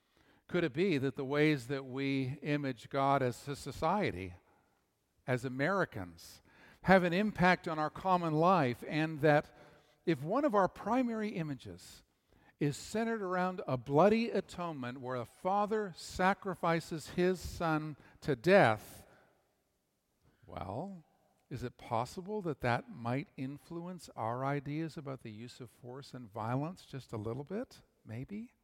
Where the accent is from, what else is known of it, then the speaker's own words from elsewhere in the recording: Canada; now in Austin, United States; I grew up in Canada, some of you know